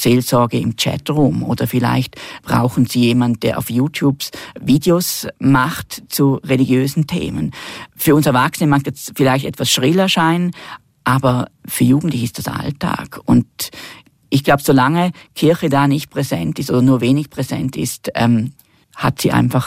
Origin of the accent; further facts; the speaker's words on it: Rheineck, St. Gallen, Switzerland; Also ich bin eigentlich an der Grenze aufgewachsen, an der Grenze zu Vorarlberg in Rheineck.